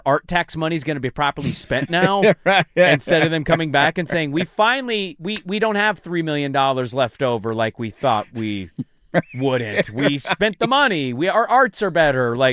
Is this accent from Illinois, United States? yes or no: no; Portland, Oregon, United States; As somebody that's a big part of the community, and I grew up in Portland